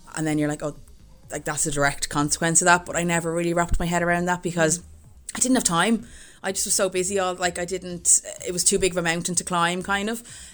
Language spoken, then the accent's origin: English; Dublin, Leinster, Ireland; now in Kildare, Ireland; I am from Dublin, but I live in Kildare.